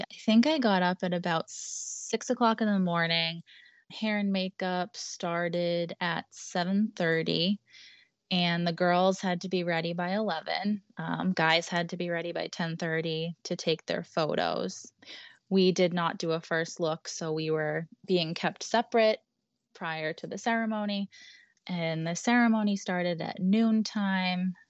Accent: Boston, Massachusetts, United States; because we're from Boston, so we had to throw that in there.

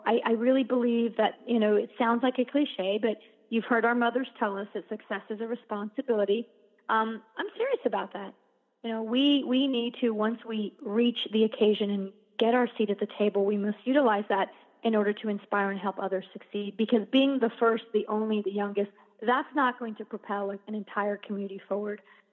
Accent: Ecuador; training for a half Ironman right now that I'm going to do in Ecuador in order to raise houses. It's my home country.

